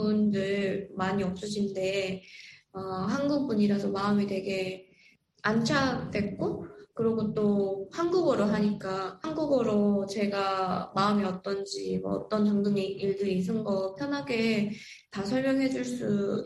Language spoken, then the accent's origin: Korean; North Korea; now in United States; 그때 당시 제가 고등학교 북한에서 온 지는 얼마 안 됐고